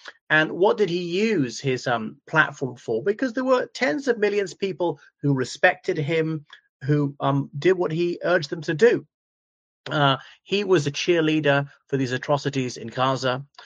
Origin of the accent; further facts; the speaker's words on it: Ireland; o everyone … from Ireland.